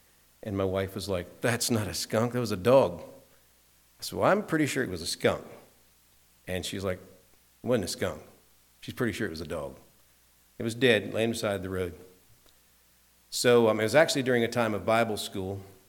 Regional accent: Tennessee, United States; because of our background, because I'm from Tennessee, I see things a little different

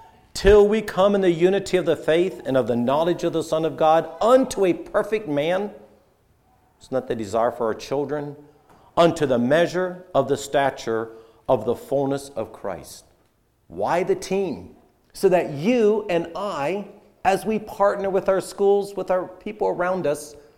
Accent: Pennsylvania, United States; I'm from Berks County. Not Lebanon County. Not Lancaster County. Berks County. For those who live in Berks, that matters, right?

